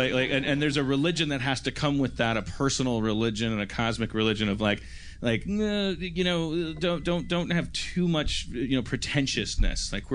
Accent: Midwest, United States; You know, I'm a Midwesterner. Indiana's the Midwest, right?

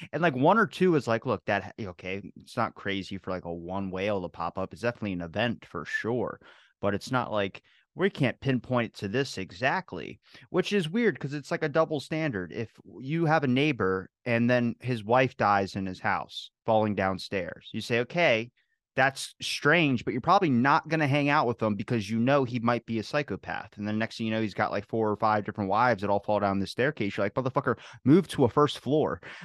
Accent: United States; He's from England and I'm from America.

